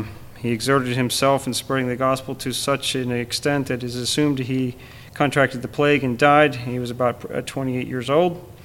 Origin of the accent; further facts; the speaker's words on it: Pennsylvania, United States; I'm from Lancaster County.